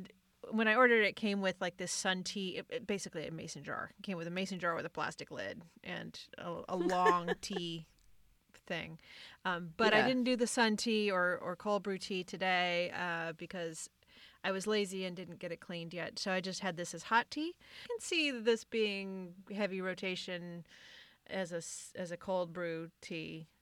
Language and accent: English; South Dakota, United States; and I'm originally from South Dakota, so I'm familiar with the cornfields in the backyard.